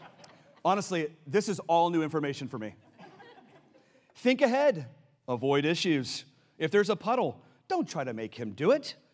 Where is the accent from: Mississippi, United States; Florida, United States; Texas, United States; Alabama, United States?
Texas, United States; Richardson; because I'm a city guy, I mean, I'm from Richardson, right?